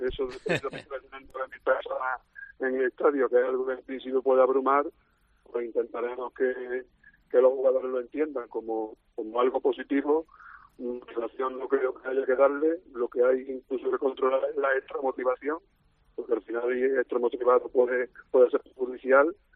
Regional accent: Córdoba, Andalusia, Spain; No, yo soy de Córdoba capital.

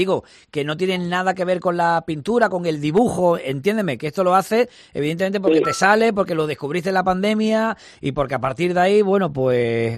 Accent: Málaga, Andalusia, Spain; como malagueño, como malaguista

